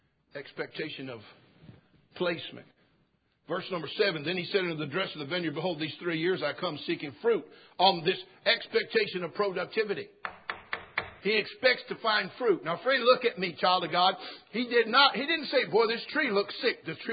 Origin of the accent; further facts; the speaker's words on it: California, United States; We're from California, so it's already 75 out there.